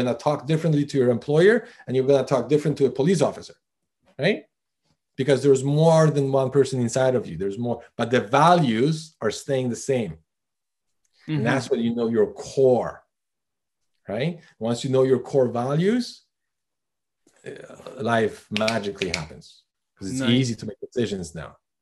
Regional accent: Canada; because I'm Canadian.

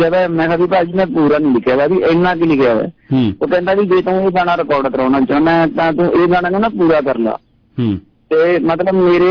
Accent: Rurki Zira, Punjab, India; ਰੁੜਕੀ ਜੀਰਾ ਪਿੰਡ ਦਾ ਨਾ ਇੱਕ ਗੀਤਕਾਰ ਪਹਿਲਾਂ ਵੀ ਸੀ ਰਵਿੰਦਰ ਰੁੜਕੀ ਜੀਰਾ

